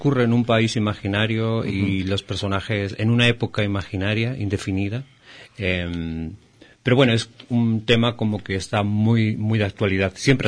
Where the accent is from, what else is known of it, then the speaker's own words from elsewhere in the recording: Spain; Yo vengo de España y en Europa se está viviendo la situación esta de la migración